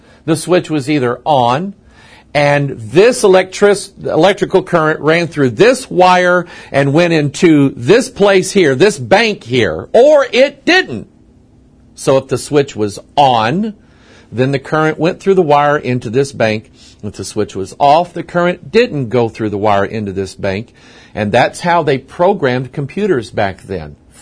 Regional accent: United States; I feel like just being an American. I like America.

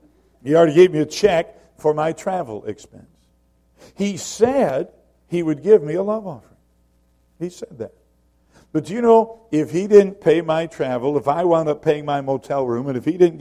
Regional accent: Michigan, United States; also born or lived in South Carolina; I was born in South Carolina, I went to school most of the time in Michigan.

